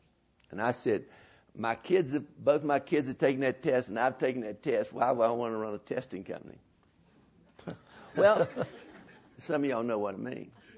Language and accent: English; New York, United States; accent: New York; You probably are surprised that I didn't go to inner city New York schools with my accent.